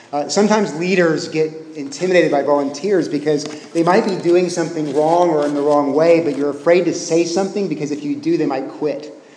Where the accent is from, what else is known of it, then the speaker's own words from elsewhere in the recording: United States; I mean, I'm American.